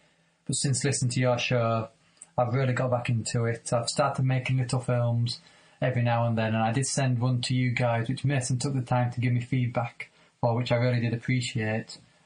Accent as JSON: {"language": "English", "region": "England", "country": "United Kingdom", "said": "I'm from England"}